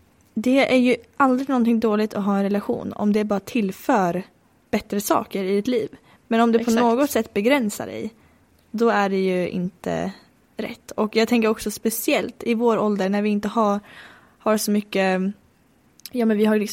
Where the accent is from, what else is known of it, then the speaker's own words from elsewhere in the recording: Sweden; För jag lämnar min relation hemma i Sverige, om man säger så.